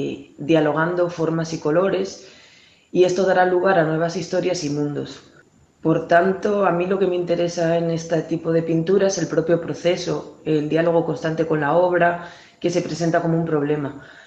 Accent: Cantabria, Spain; soy cántabra, aunque actualmente resido entre Senegal y España.

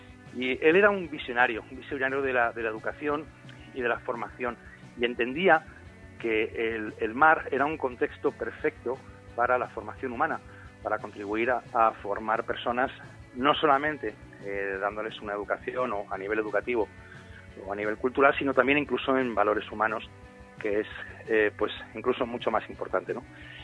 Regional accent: Madrid, Community of Madrid, Spain; born there; yo soy nacido en Madrid, pero sí, por parte de padre la familia es del norte. Bueno, por parte de padre del norte y por parte de madre asturianos

